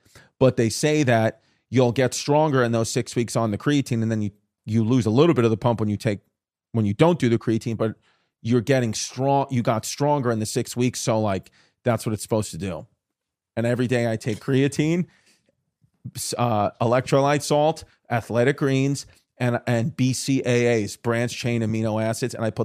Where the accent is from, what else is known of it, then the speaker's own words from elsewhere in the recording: New York, United States; When you're doing the comedy clubs in whatever city you're from, we're from New York